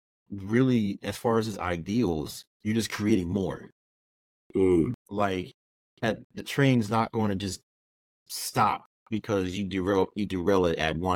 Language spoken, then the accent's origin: English; Philadelphia, Pennsylvania, United States; But I am from Philly, and I feel like I like all these other Philly sports teams except the Eagles.